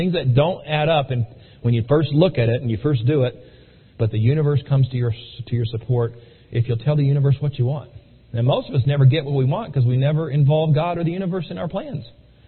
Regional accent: Lexington, Virginia, United States; we're going to be starting a new meeting in my hometown of Lexington, Virginia

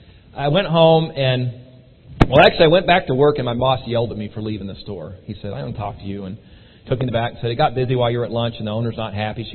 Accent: Texas, United States; But as a Texan, we would be in a panic. Anybody from Texas, we wouldn't be here this morning.

